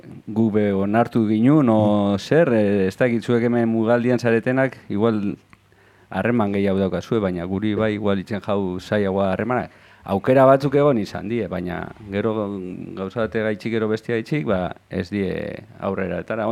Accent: Bergara, Basque Country, Spain; Bergaratik gatoz

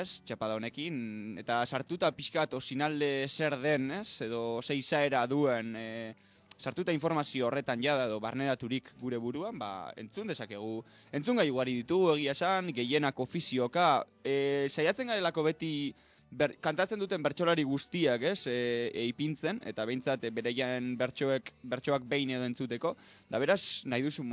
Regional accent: Basque Country, Spain; hau da Arabarra naiz eta ez naiz hemendik gehiegi atera

